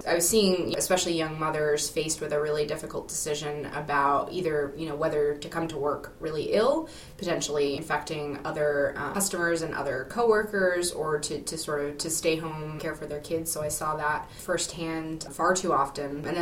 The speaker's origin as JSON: {"language": "English", "town": "Lewiston", "region": "Maine", "country": "United States", "said": "I'm from Lewiston, Maine, and this is my paid sick day story. I worked at a restaurant in Lewiston for well over 5 years"}